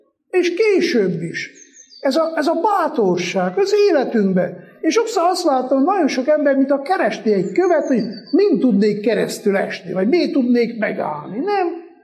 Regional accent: Székely Land, Romania; de Székelyföldön, ahol én felnőttem, lépten nyomon vannak ilyen patakok.

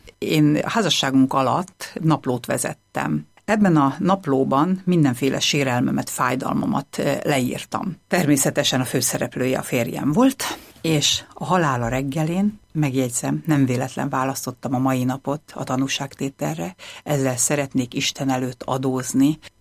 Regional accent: Hungary; now in Germany; miután én egy magyar lány vagyok, aki beszél németül, de hát azért ugye mégse vagyok német

